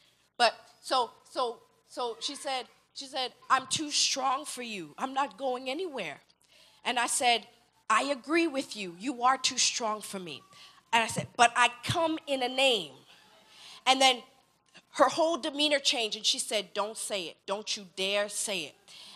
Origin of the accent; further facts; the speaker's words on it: Kitchener, Ontario, Canada; There was a story in, I'm from Kitchener.